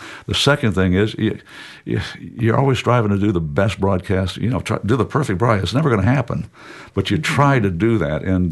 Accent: Jacksonville, Florida, United States; also born or lived in Ohio; it's good to be here in Jacksonville, my hometown. I was born in Ohio, but raised in Jacksonville

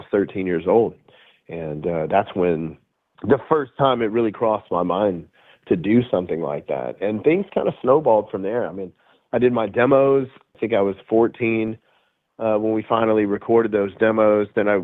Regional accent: Shreveport, Louisiana, United States; like the hottest radio stations in my hometown in Shreveport, Louisiana. So, I mean, I grew up going to every concert that came through town

